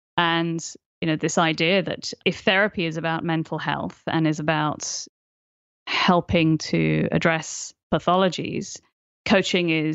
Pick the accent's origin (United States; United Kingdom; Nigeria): United Kingdom; I wanted to work in NASA ground control, which as a British schoolgirl at a state school was a sort of surprising goal.